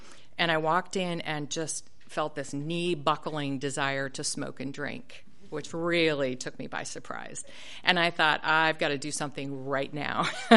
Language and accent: English; Seattle, Washington, United States; I mean, I'm from Seattle, and I know what a cricket is, and I know what a grasshopper is.